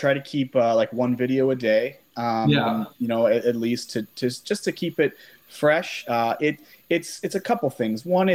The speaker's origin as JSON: {"language": "English", "country": "Canada", "accent": "Canadian", "said": "Sorry for my Canadian accent, but it's great to be here."}